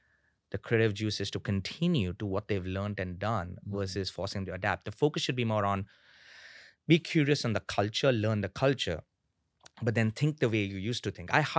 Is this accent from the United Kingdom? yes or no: no; India; now in New York, United States; And I guess growing up in India, I've always been competitive and encouraged to be competitive and excited to be competitive.